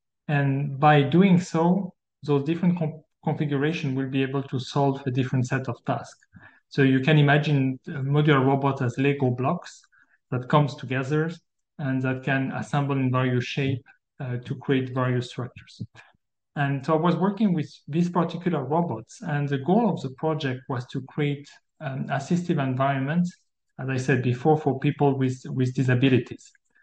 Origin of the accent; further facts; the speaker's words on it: Auvergne-Rhône-Alpes, France; I'm so old right now. I was born in France. I spent most of my youth there. I mean, for my childhood there, in a city that is very close to the border with Switzerland and with Geneva in particular.